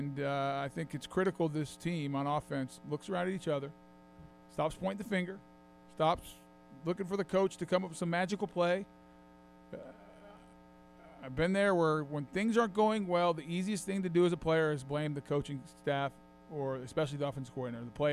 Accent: Boulder, Colorado, United States; But Saturday night, I'll be actually going back to my hometown, Boulder, where I grew up.

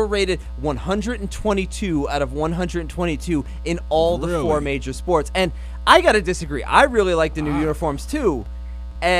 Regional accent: Philadelphia, Pennsylvania, United States; I'm from Philly, and we know how to throw down.

